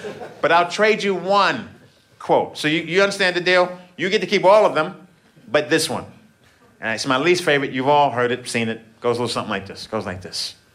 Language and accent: English; Brooklyn, New York, United States; I'm from Brooklyn. My worst, I'm in jail.